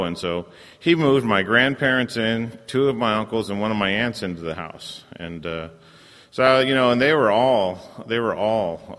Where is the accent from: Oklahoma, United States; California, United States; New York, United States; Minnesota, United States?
California, United States; I grew up in Southern California. I come from a long line of drunks, Irish, Italian, and Cherokee Indian.